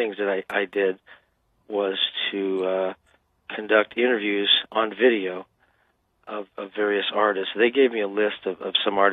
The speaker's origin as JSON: {"language": "English", "region": "California", "country": "United States", "said": "since I'm from Southern California and have been part of the Los Angeles scene since the 60s, really, myself."}